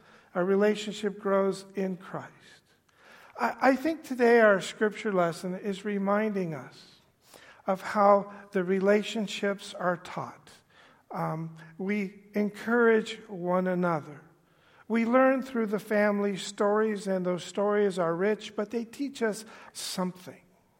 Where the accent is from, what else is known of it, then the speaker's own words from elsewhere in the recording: California, United States; I grew up in Southern California as a UCLA fan.